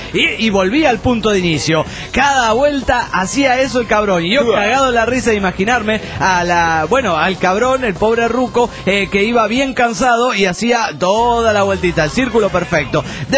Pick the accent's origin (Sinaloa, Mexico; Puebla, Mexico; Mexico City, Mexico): Mexico City, Mexico; del DF mexicano.